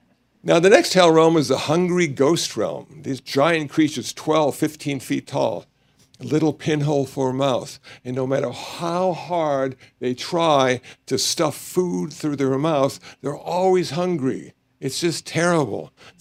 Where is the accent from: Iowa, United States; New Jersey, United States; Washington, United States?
Iowa, United States; born there; I was born in Iowa. Everybody in Iowa had a soul.